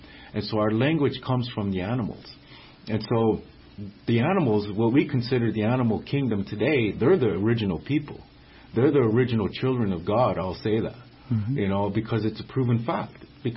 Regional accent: United States; See, I come from the Lakota Nation, the tribe.

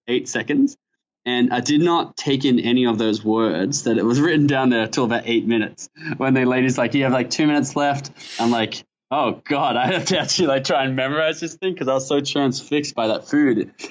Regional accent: Melbourne, Victoria, Australia; And since we're both from Melbourne

